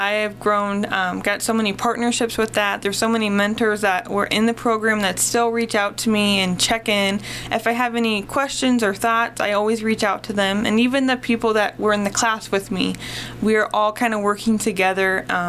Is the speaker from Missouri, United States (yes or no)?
no; Iowa Falls, Iowa, United States; I am from Iowa Falls, Iowa, and I just moved my storefront to Garner, Iowa, and I opened that in September of 2019.